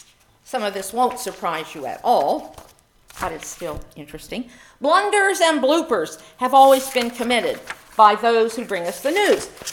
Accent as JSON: {"language": "English", "region": "Pennsylvania", "country": "United States", "said": "Three Mile Island happened in my home state of Pennsylvania."}